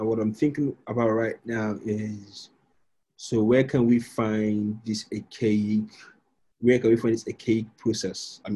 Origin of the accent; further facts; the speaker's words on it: Anambra, Nigeria; I'm from Anambra State.